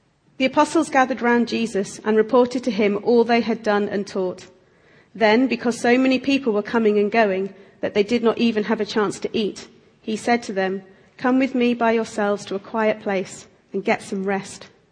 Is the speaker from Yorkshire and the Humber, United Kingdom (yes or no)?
yes; Harrogate, Yorkshire and the Humber, United Kingdom; Well, I bought my own water just to prove I am from Harrogate.